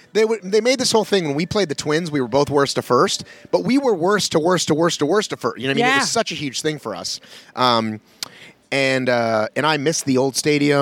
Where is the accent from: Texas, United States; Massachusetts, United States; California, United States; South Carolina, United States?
Massachusetts, United States; Boston; So I'm from Boston.